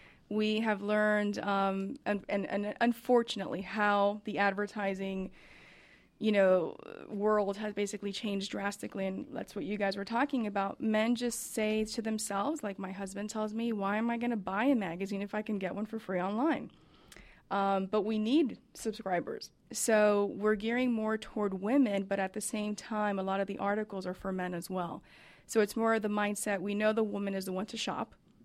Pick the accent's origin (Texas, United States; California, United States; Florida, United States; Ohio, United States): Florida, United States; Miami; And I came back 2 weeks ago from Miami. Woohoo! My home state, my home